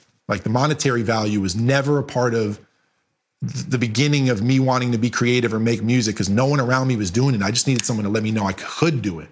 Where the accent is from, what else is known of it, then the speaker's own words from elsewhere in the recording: Connecticut, United States; I grew up in Connecticut.